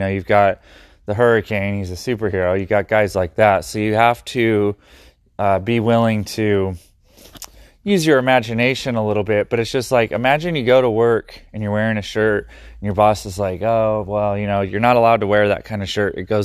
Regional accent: Sacramento, California, United States; I like to try to claim Brian Cage because he's from Chico and I'm from Sacramento

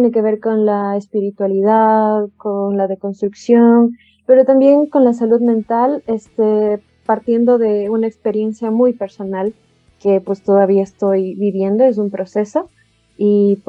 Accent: Ecuador; yo, pues, como dijo Ariel, soy de Ecuador. Tengo 23 años.

